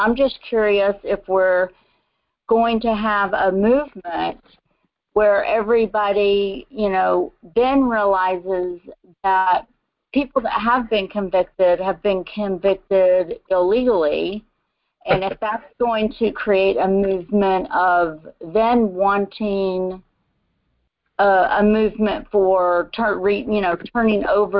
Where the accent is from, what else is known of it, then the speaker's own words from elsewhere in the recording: Texas, United States; I'm from Texas.